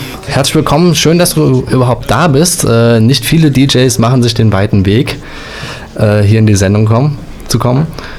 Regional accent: Frankfurt, Hesse, Germany; wir sind jetzt natürlich hier als Frankfurter nicht so auf dem Laufenden

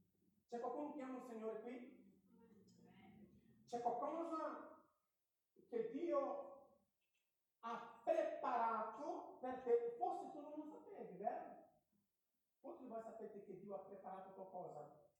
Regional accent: Brazil; Italian is a second language; Allora, in Brasile lo sapete, il calcio è tutto. E io sono brasiliano

